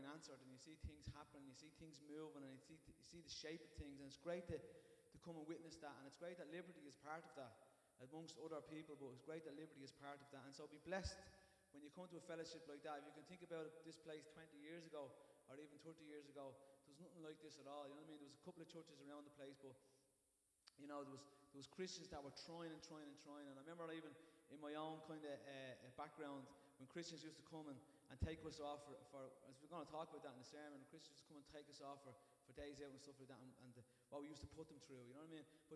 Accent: Bray, Leinster, Ireland; it's a privilege to come here and see what God is doing in my hometown. You know, God has a calling for Bray.

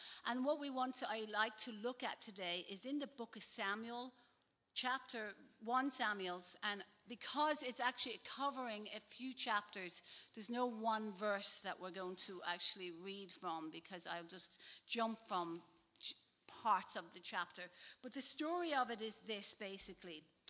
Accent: Dublin, Leinster, Ireland; now in Greystones, Ireland; I live in Greystones, but I'm not actually from Greystones. I'm a Dubliner, proud and reared in Ballyfermot.

